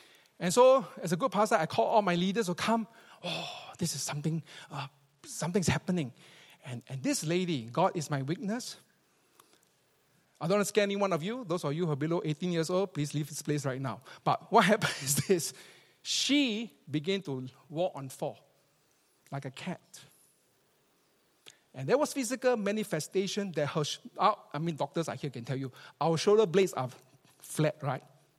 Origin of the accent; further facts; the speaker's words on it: Singapore; from where I come from Singapore, it was a common thing to see the demonic activities happening all the time.